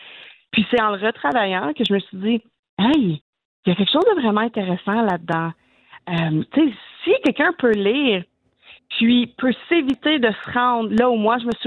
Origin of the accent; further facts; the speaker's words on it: Alexandra, Victoria, Australia; now in Castlemaine, Australia; je suis originaire d'Alexandria, mais j'habite maintenant à Castlemaine, donc c'était juste logique pour moi de faire ça dans mon village natal.